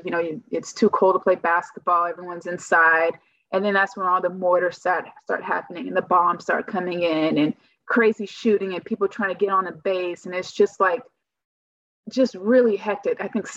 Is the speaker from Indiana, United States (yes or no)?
no; California, United States